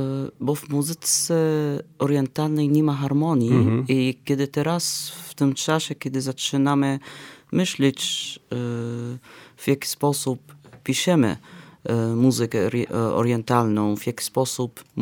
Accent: Damascus, Damascus Governorate, Syria; Polish is a second language; mamy też tradycję, że spacerujemy przez wszyscy kościoły tam u nas w Damaszku.

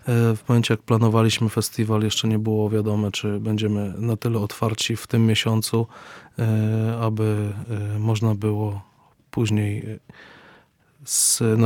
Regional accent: Tarnów, Lesser Poland, Poland; Ja sam pochodzę z Tarnowa, z regionu tarnowskiego. To jest też miasto o bardzo głębokiej tradycji żydowskiej.

